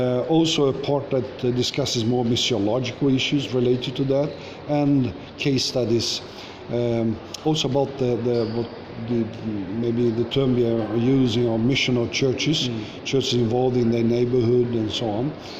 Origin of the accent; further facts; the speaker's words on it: Brazil; also born or lived in Sweden; My parents come to Brazil as missionaries from Sweden. So I was 4 years old when we moved to Brazil, and I was raised in Brazil, and that has become my home country.